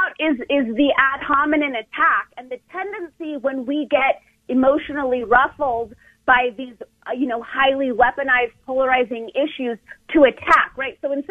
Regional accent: United States; I don't have a dog in this fight. I'm an American.

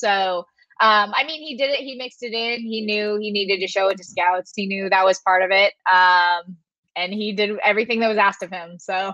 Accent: London, Ontario, Canada; I'm from London, Ontario, Canada. It is halfway between Detroit and Toronto.

